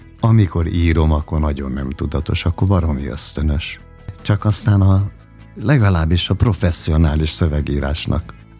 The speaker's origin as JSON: {"language": "Hungarian", "region": "Budapest", "country": "Hungary", "tie": "born or raised there", "said": "ugyan én Budapesten születtem, és világéletemben Budapesten éltem."}